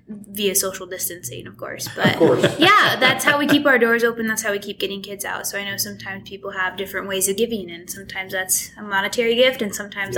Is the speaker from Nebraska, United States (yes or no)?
no; Kansas, United States; now in Manhattan, United States; I'm from Western Kansas. I'm in Manhattan now.